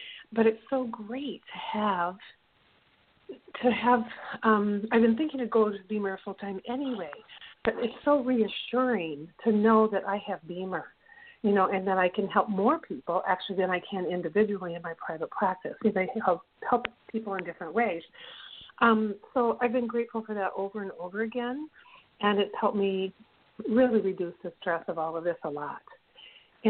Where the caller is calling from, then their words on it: Massachusetts, United States; from Western Massachusetts